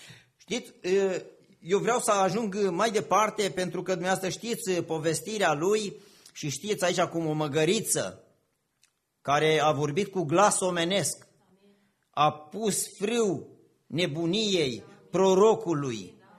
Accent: Vâlcea County, Romania; sunt în partea noastră, partea Olteniei, de unde sunt eu, în Vâlcea

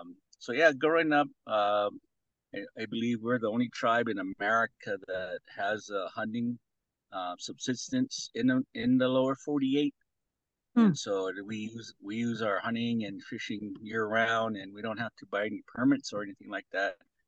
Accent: Crow Agency, Montana, United States; I grew up in Crow Agency Montana, which is our agency for the tribe. And so I grew up there, was born there, grew up.

